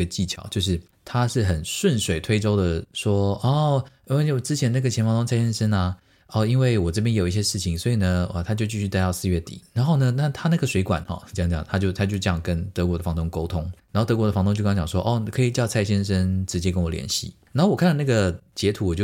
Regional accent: Taiwan; 我说我是从台湾来的

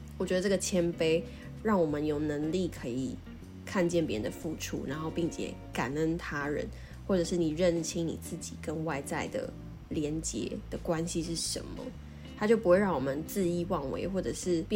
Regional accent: Taiwan; 我觉得这真的是身为台湾人需要去练习的。

